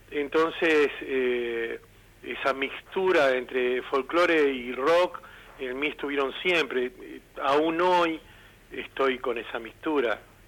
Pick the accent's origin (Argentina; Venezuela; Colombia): Argentina; Chepes, La Rioja; now in Isidro Casanova, Argentina; yo vine de Chepes muy modosito, ¿viste? Uh-huh. Muy bien criado, y me encuentro en un barrio de eso, de San José, acá en Isidro Casanova